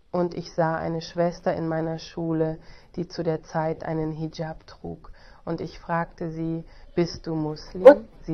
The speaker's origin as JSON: {"language": "German", "country": "Canada", "said": "Ich bin Kanadier. Ich kenne nur die Seite meiner Mutter."}